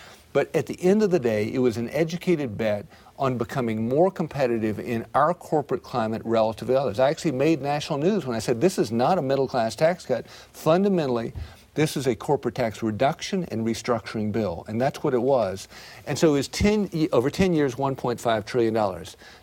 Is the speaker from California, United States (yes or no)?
no; South Carolina, United States; the family farm I grew up on in South Carolina